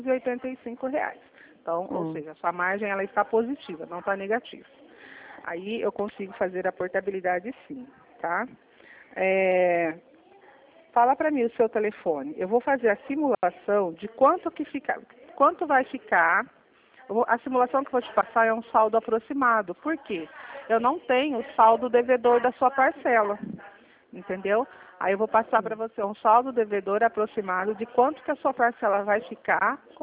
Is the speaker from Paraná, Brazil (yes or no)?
no; Limeira, São Paulo, Brazil; Eu sou próximo de Campinas, sou de Limeira.